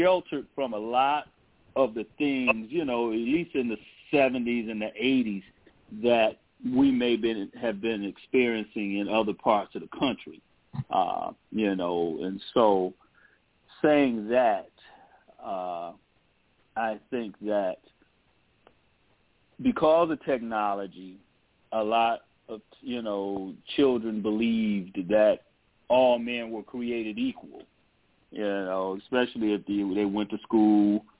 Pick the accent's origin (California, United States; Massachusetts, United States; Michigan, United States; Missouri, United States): Michigan, United States; Detroit; especially growing up in Detroit, you know, one of the most segregated cities in the country